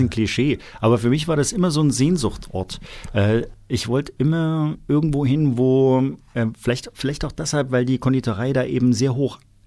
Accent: East Germany, Germany; Ich bin ja auch noch Ostdeutscher gewesen

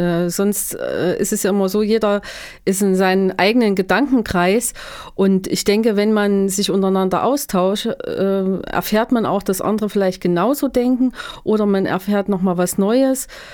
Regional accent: Erfurt, Thuringia, Germany; Ja, weil Erfurt meine Heimat und Geburtsstadt ist und wir Erfurter sind ganz liebes Völkchen

